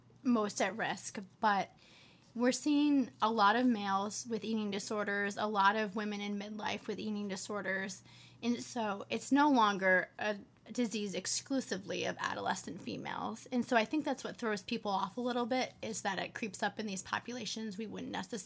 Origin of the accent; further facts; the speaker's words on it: United States; I thought of it as kind of an American issue because I grew up in America, and so that's kind of all I knew.